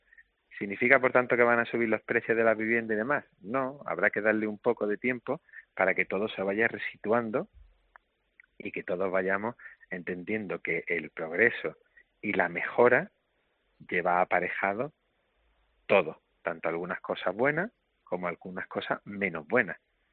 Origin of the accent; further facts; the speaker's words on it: Málaga, Andalusia, Spain; pues es nuestra obligación como malagueños aportar valor a la ciudad y ayudar en la medida de lo posible.